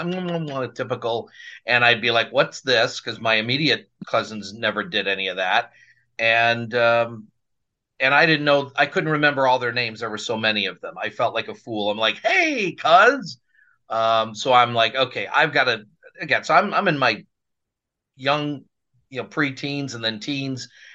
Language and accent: English; Burbank, Illinois, United States; Yeah, I grew up in Burbank, south suburbs